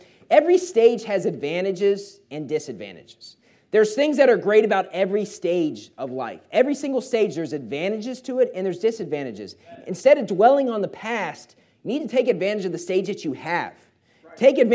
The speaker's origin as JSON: {"language": "English", "region": "West Virginia", "country": "United States", "tie": "born or raised there", "said": "I was amazed by it growing up in West Virginia, how people could be married 20, 25, 30 years, and then they got divorced."}